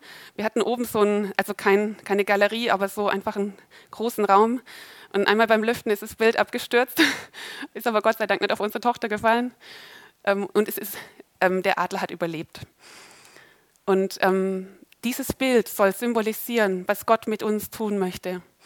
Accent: Baden-Württemberg, Germany; Ich komme aus dem Schwarzwald

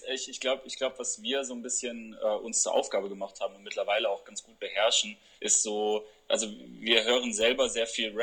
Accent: Stuttgart, Baden-Württemberg, Germany; Wir sind aus Stuttgart. Das ist eine schöne Stadt im Süden, die, denke ich, die meisten Menschen kennen.

